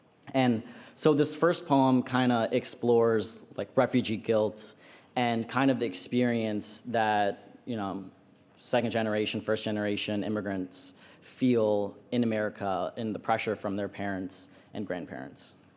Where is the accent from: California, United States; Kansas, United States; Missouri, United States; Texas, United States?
Missouri, United States; St. Louis; this Vietnamese American kid growing up in Baldwin, St. Louis, and like there's no Vietnamese like community out there